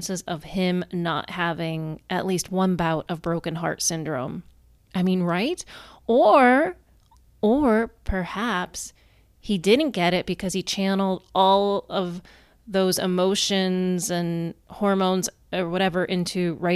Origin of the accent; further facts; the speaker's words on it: Ireland; I'm Irish. We're kind of born with a broken heart.